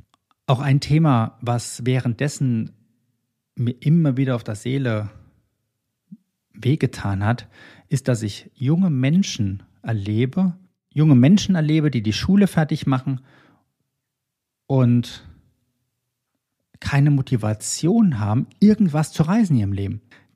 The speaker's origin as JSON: {"language": "German", "country": "Germany", "said": "in meinem Heimatland Deutschland was zu bewegen und zu verändern, dass ich für mich gesagt habe, okay, ich fahre zurück nach Deutschland."}